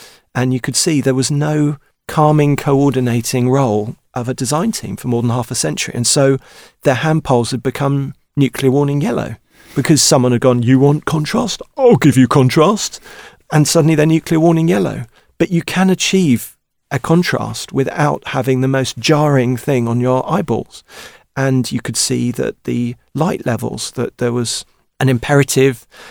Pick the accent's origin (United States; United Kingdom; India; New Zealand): United Kingdom; Wood Green, London; I was brought up in Wood Green and would go to school in Muswell Hill.